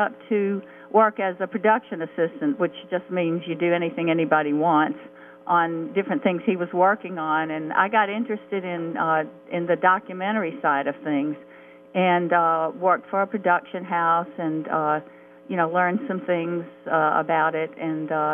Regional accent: Louisiana, United States; I'm from Louisiana, yeah.

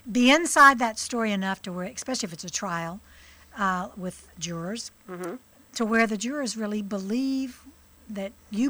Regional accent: Birmingham, Alabama, United States; also born or lived in Mobile; I was born in Mobile, Alabama, and then spent some formative years up in Birmingham.

